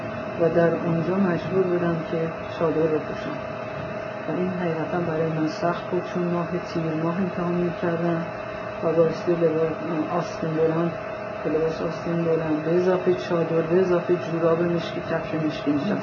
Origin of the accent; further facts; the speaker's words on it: Tehran, Tehran Province, Iran; born there; من در 67 سال قبل در تهران برای خانواده زرتشتی به دنیا آمدم. من دختر بعد از 7 تا پسر بودم